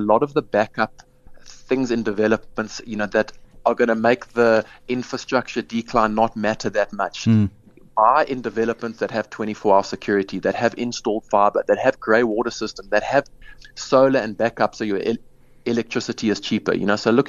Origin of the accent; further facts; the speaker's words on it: Johannesburg, Gauteng, South Africa; 100%. I'm from Joburg. I agree with that statement.